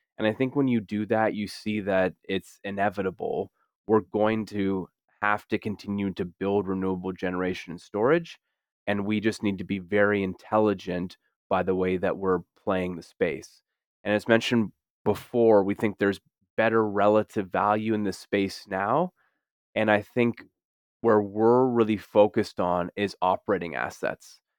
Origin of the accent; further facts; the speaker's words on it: Canada; being a Canadian